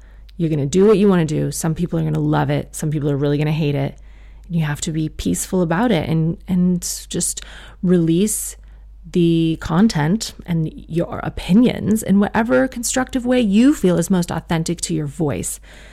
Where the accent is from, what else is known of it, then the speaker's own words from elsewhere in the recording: South Africa; I am South African. I'm a Muslim woman